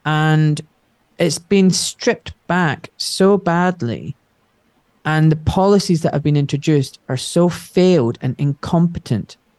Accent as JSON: {"language": "English", "town": "Glasgow", "region": "Scotland", "country": "United Kingdom", "tie": "born or raised there", "said": "So I was born in Scotland to immigrant parents, grew up in a very deprived part of Glasgow."}